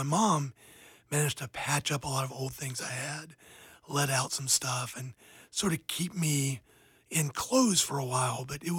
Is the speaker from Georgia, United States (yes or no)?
yes; Georgia, United States; I grew up in the Deep South in the coast of Georgia. And my family was a very deep Southern country family.